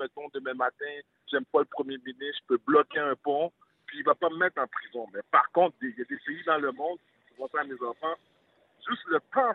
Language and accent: French; Quebec, Canada; born there; parce que moi, je suis né au Québec.